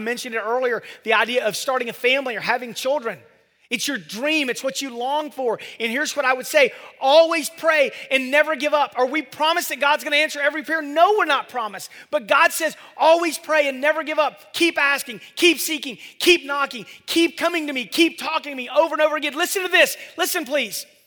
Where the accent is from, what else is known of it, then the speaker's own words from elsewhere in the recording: Gwinnett, Georgia, United States; You see, I grew up in Gwinnett, and I had the same best friend my whole life since second grade.